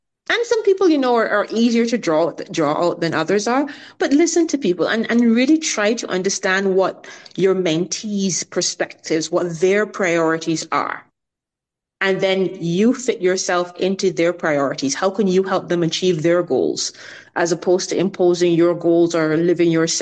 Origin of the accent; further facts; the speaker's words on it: Barbados; I've spoken about family. I've spoken about growing up in Barbados.